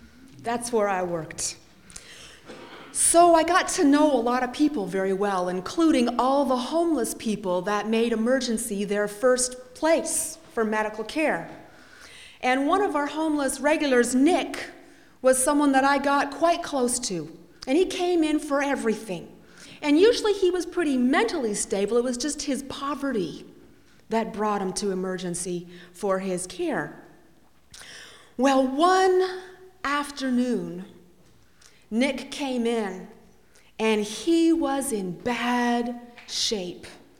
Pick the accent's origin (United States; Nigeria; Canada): Canada; I'm from Canada, and I spent most of my graduate studies in Toronto.